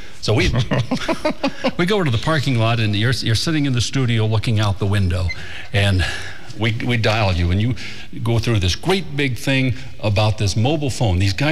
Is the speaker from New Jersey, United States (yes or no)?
no; Fort Dodge, Iowa, United States; I'd been on the air about 3 days from a little town called Fort Dodge, Iowa. I mean, I'm a kid from Iowa picking my nose out in the weeds.